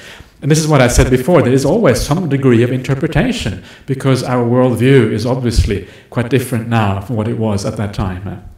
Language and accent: English; Norway; They didn't know that there was such a place as Norway, right? That's where I'm from. I'm from Norway.